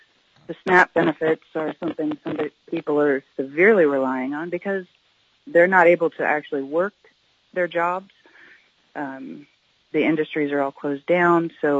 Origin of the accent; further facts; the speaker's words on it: Anchorage, Alaska, United States; born and raised in Anchorage, Alaska